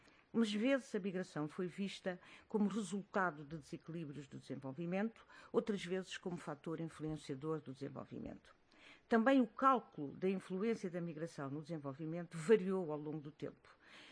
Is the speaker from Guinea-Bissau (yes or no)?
yes; Guinea-Bissau; moved away as an adult; now in Portugal; Eu também posso-me considerar uma espécie de uma migrante guineense na Europa, em Portugal. Vim para Portugal em 71, nasci e cresci e casei na Guiné-Bissau, ainda no tempo colonial, eu sou do tempo colonial.